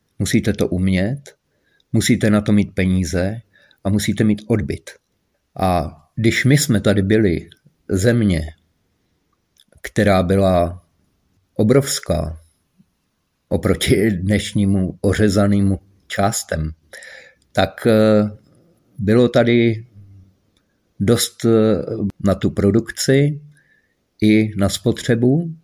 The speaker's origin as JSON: {"language": "Czech", "region": "Moravia", "country": "Czechia", "said": "A já třeba jako Moravák určitě bych byl rád, kdybych tady měl vlastní zemi, Moravu."}